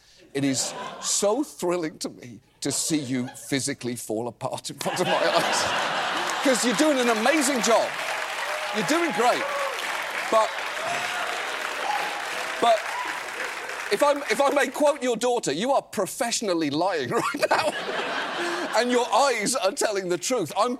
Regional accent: United States; It probably would be safer for me to go on home, where, as an American, I'm now legally more protected here.

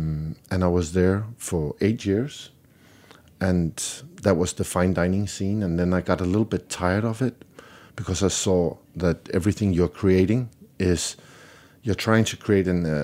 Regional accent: Denmark; born or raised there; also born or lived in London / Paris / Sweden

